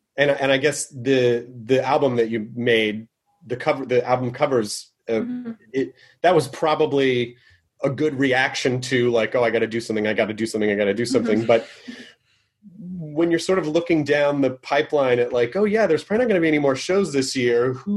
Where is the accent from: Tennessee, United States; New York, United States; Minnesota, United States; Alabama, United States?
Tennessee, United States; Memphis; I miss Nashville. Nashville's such, I grew up in Memphis.